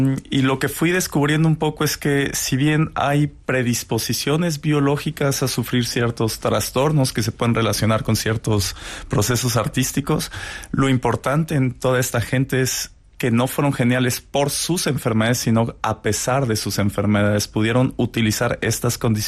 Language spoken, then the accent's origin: Spanish; Mexico; uno, soy mexicano, no es algo que me llama